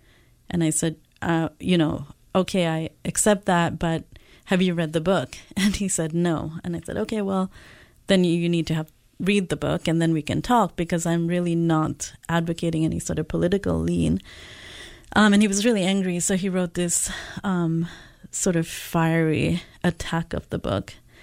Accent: Nigeria; when I was growing up in Nigeria, we were all reading like Enid Blyton.

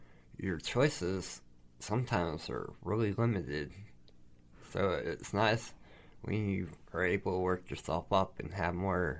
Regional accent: Utah, United States; moved away as an adult; now in Portland, United States; I'm from Utah, a small place up in northern Utah. Lived there for about 45 years.

